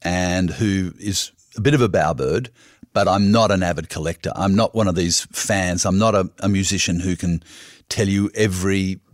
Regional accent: Sydney, New South Wales, Australia; I left home in 70, and instead of going to university in my hometown in the city of Sydney, I essentially went to the equivalent of Washington. I went to Canberra

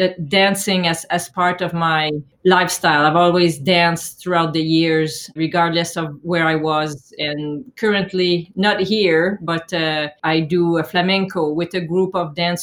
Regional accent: Asbestos, Quebec, Canada; I grew up in a small mining town in the Eastern Townships in Quebec. It's a town called Asbestos. And this is where I spent all of my childhood.

